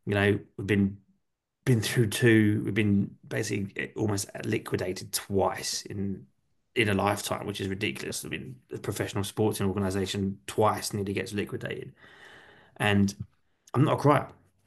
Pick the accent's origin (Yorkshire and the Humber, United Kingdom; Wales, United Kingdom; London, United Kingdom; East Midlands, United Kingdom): London, United Kingdom; I'm not from South London, I'm from Northeast London.